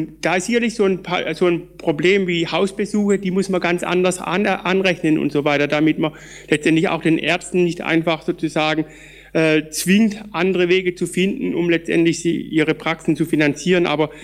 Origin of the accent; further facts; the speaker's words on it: Baden-Württemberg, Germany; moved away; Ich komme aus Baden-Württemberg, wie man wahrscheinlich meinem Dialekt auch entnehmen kann. Bin schon lange Jahre weg